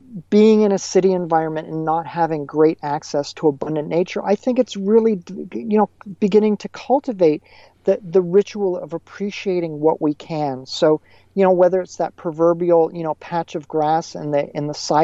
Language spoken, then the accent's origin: English; Connecticut, United States; I grew up in Connecticut. My parents taught at Wesleyan University